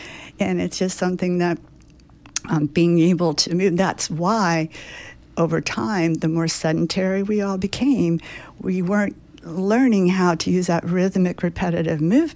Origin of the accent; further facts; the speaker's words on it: Ohio, United States; we grew up in Ohio, so we weren't coastal, we didn't expect floods